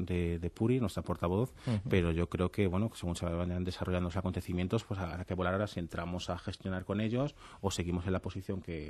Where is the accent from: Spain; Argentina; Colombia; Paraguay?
Spain; Madrid, Community of Madrid; Como soy de Vallecas Villa